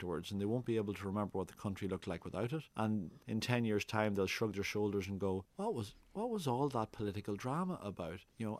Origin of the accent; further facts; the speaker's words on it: Ireland; now in Australia; I think what I noticed when I moved from Ireland to here was actually that, you know, the values that are so similar.